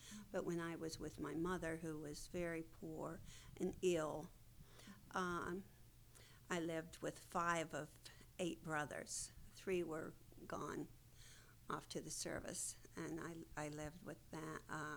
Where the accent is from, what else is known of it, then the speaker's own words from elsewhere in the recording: Osage, West Virginia, United States; I am from West Virginia, Scott's Run, a co-camp area that is made up of 13 communities. I'm from the Osage community. I was born when my parents lived in Osage, and I continue to live.